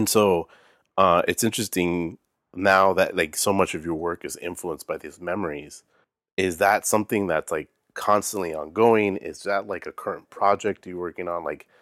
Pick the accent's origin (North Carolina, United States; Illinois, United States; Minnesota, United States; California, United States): California, United States; San Diego; I mean, I'm not from a different country, but I grew up in San Diego, mm-hmm. and me and my wife, then she was my girlfriend, but we moved up here